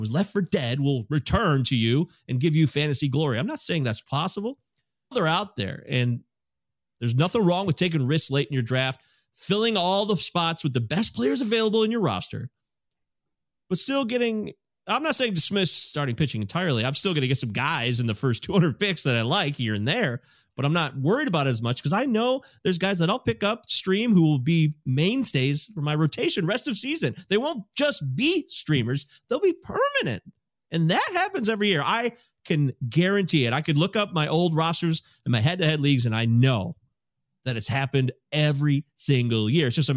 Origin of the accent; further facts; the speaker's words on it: Detroit, Michigan, United States; I'm a Tigers fan. I'm from the Detroit area.